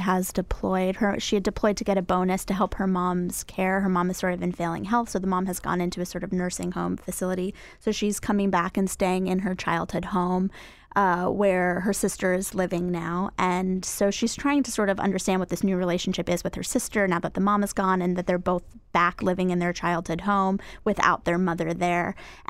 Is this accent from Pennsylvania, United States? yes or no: no; Florida, United States; And I'm from the South, I'm from Florida